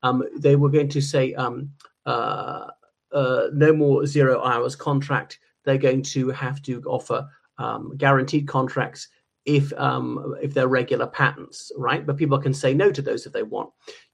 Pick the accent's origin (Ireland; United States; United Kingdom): Ireland; o everyone … from Ireland.